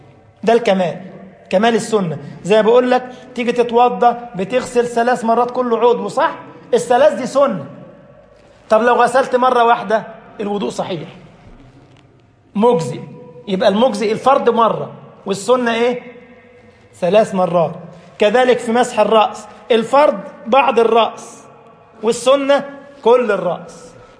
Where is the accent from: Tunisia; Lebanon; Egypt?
Egypt; سباغ او دهان بنسميه احنا في مصر نقاش